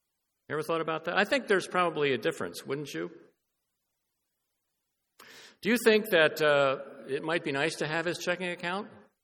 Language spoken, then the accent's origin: English; New Holland, United States; I remember growing up in New Holland, I loved playing outside, but then the call would come … time to come in for supper.